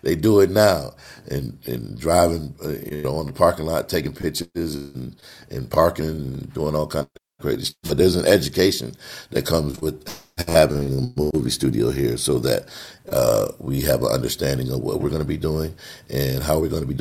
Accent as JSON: {"language": "English", "town": "Kalamazoo", "region": "Michigan", "country": "United States", "said": "I'm from Kalamazoo, but I live here. I've been here for about 10 years."}